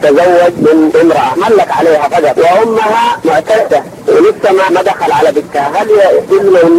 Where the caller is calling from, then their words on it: Algeria; استاذ من الجزائر